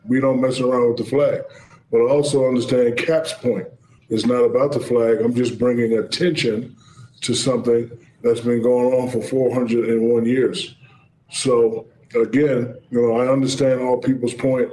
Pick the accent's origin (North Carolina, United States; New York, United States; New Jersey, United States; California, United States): New Jersey, United States; Newark; And my good friend, who's from my hometown, Newark, New Jersey, Malcolm Jenkins, was the first one to say, brother, I accept your apology.